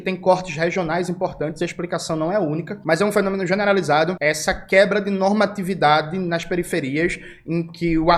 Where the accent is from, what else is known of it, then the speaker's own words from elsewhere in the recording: Rio de Janeiro, Brazil; Eu, quando era criança, na favela que eu fui nascido e criado, na Borborema